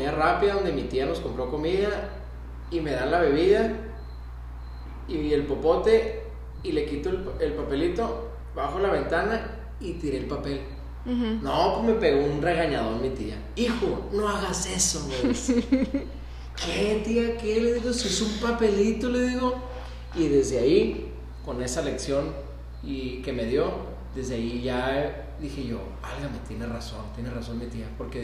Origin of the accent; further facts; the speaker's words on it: United States; crecí en otro ambiente, en realidad, ¿no? Otra cultura, que incluso allá también, de donde yo nací y crecí, que es allá en Estados Unidos.